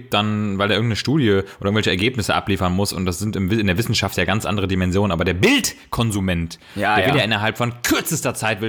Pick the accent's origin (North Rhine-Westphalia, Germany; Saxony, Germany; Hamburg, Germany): North Rhine-Westphalia, Germany; ich komme mal aus dem Rheinland, aus dem Rheinischen